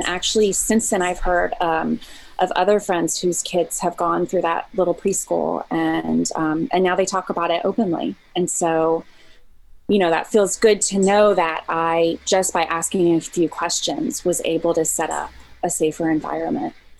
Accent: Virginia, United States; now in Seattle, United States; we just moved to Seattle, and I'm from Virginia, so it felt, you know, we're in the big city now.

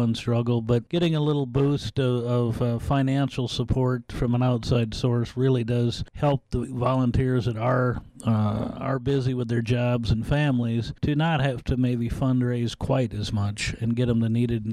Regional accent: Thompson, Iowa, United States; I grew up in Thompson, Iowa.

